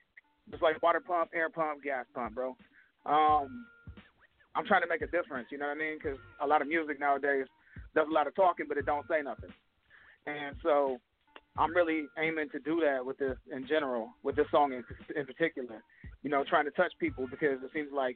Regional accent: Ohio, United States; now in Clearwater, United States; Honestly, I'm from Ohio, down here in Florida, representing here in Clearwater, Florida.

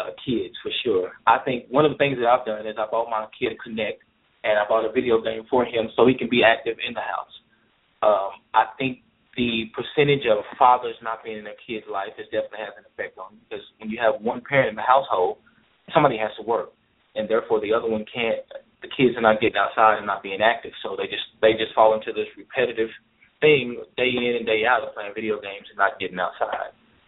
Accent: Muskogee, Oklahoma, United States; I was born and raised here in Muskogee, Oklahoma. My senior year, I moved to Fort Gibson.

